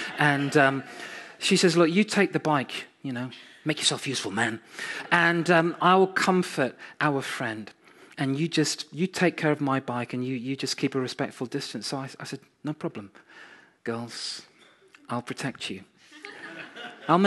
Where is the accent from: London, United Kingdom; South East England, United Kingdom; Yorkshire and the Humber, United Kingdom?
Yorkshire and the Humber, United Kingdom; York; when I was growing up in York, cycling on the pavement